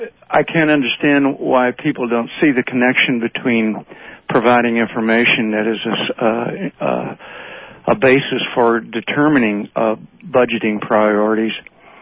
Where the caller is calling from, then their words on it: Portland, Oregon, United States; Portland.